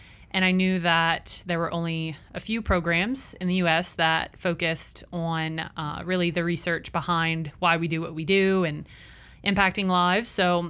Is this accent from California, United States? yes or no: no; Louisiana, United States; I am originally from Louisiana.